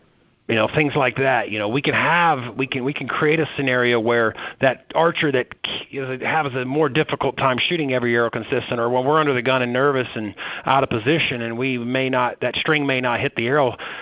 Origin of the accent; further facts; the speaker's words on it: Wyoming, United States; I grew up in Southwest Wyoming.